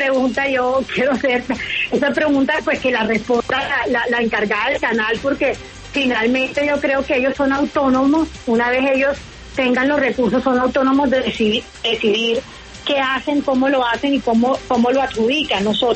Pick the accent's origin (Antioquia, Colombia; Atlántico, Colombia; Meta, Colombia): Atlántico, Colombia; Barranquilla; soy barranquillera, sé que tenemos que fortalecer nuestro canal de Telecaribe